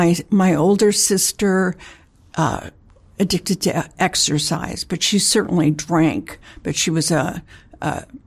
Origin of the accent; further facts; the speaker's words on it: Santa Monica, California, United States; I grew up in Santa Monica.